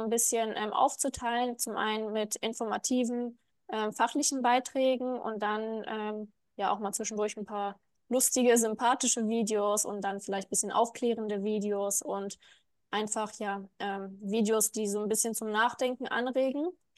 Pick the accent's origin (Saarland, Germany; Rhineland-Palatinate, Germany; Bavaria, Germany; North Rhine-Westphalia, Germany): North Rhine-Westphalia, Germany; Dortmund; Also wir kommen aus Dortmund. Deswegen ist es ein Stückchen